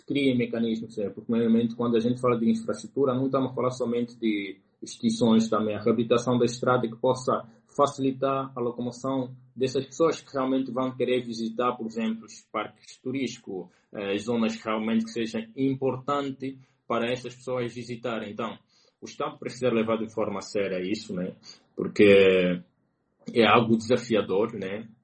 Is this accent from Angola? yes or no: yes; Angola